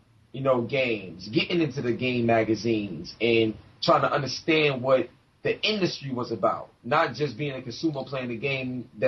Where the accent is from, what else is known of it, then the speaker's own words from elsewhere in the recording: Brooklyn, New York, United States; Well, I'm from Brooklyn, East New York. Originally, I'm actually, I live in Queens right now, but Brooklyn, stand up all day. That's where I'm from.